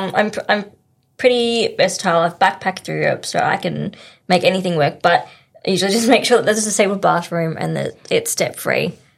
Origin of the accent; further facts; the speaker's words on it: Melbourne, Victoria, Australia; I'm from Melbourne, so I lived here for 2.5 months to work on it and do the show.